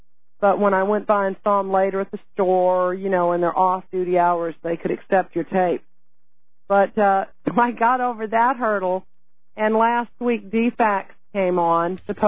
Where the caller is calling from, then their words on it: Georgia, United States; Calling from Georgia.